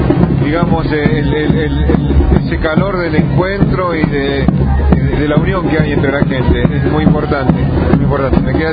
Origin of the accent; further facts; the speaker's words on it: Argentina; unirnos más como argentinos.